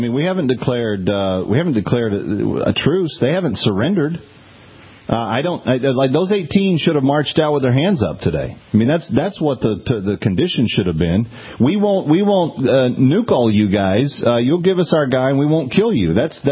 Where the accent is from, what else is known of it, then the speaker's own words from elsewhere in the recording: Fort Worth, Texas, United States; Howard is calling from my hometown, Fort Worth, Texas.